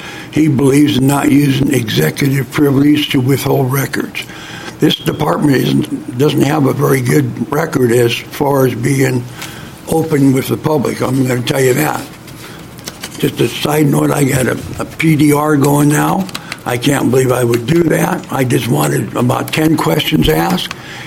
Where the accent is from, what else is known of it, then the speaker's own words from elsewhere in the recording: Aberdeen, Washington, United States; I'm from Aberdeen, Washington, and I'm going to follow up Joe.